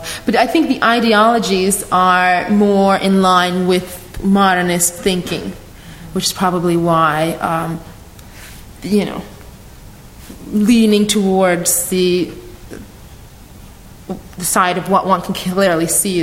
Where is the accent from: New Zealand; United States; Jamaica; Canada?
Jamaica; Oh, my hometown, Jamaica. Oh, my home island, Jamaica.